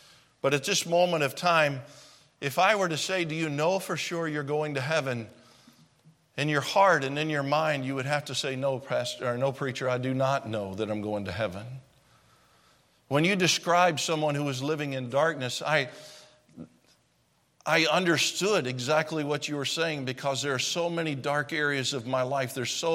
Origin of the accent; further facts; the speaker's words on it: Clarksville, Tennessee, United States; I was in Clarksville, Tennessee. That's my hometown.